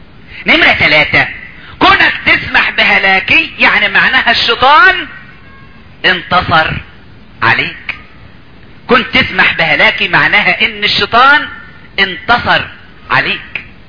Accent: Upper Egypt, Egypt; عندنا في الصعيد يقولك العيلتين بينهم ايه؟ بينهم دم

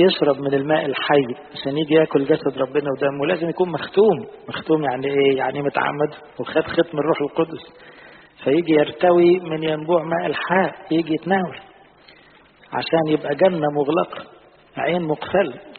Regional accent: Egypt; بلادنا مصر

